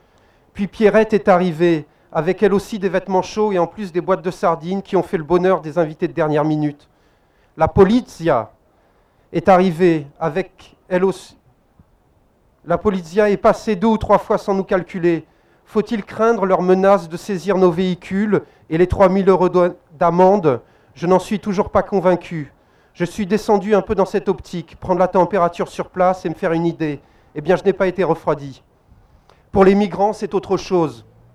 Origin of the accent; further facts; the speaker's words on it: Nice, Provence-Alpes-Côte d'Azur, France; Bonjour, moi je viens de Nice